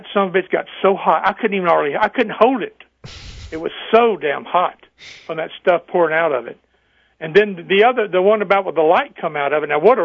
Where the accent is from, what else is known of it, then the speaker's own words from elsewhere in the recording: Mobile, Alabama, United States; or here in my hometown of Mobile, Alabama.